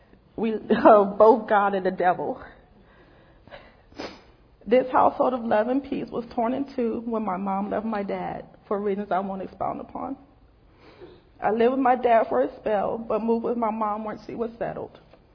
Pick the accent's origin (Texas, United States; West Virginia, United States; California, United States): California, United States; Los Angeles; also born or lived in Philadelphia; I was born in Philly, but grew up in L.A. with my parents.